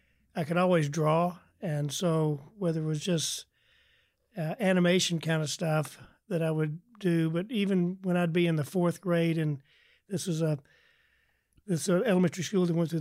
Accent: Atlanta, Georgia, United States; also born or lived in Decatur; I'm from Atlanta originally, born in Cabbage Town. Our play days were over at Grand Park, and used to go to the Sears building, which is now obviously Ponce City Market

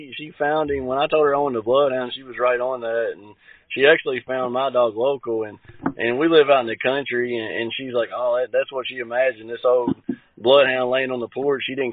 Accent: Kentucky, United States; Yeah, I'm from Western Kentucky. I started hunting, I guess, at a pretty young age

